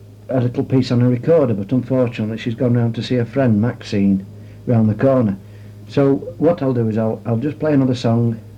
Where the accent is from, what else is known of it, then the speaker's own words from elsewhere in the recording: Sheffield, Yorkshire and the Humber, United Kingdom; I come from Sheffield in Northern England.